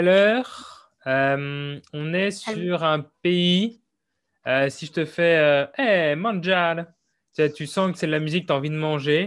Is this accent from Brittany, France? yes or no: yes; Brittany, France; c'est chez nous en Bretagne, on a pas mal de fanfares qui font de la musique comme ça.